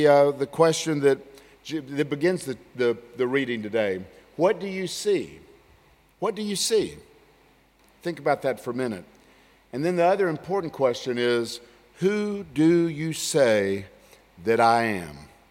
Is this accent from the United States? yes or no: yes; Lookout Mountain, Georgia, United States; We had a driveway in the where I grew up on Lookout Mountain in North Georgia in the United States.